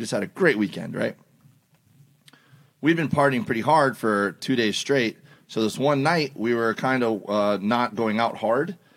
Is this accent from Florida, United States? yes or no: yes; Miami, Florida, United States; And my parents were very big boaters. I grew up in Miami.